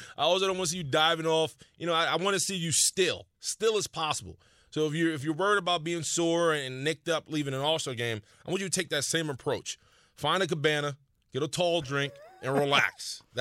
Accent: New York, United States; I'm a New Yorker. I watch the Knicks.

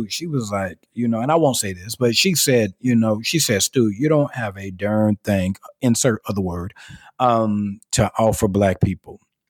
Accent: California, United States; now in Georgia, United States; So I came from California.

